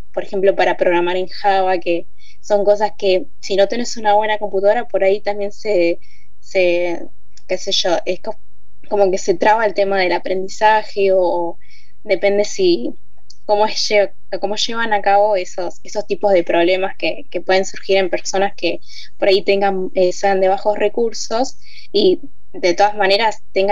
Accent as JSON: {"language": "Spanish", "region": "Buenos Aires", "country": "Argentina", "said": "yo estudio una licenciatura en análisis de sistemas en la UBA, acá en Buenos Aires, soy de Buenos Aires"}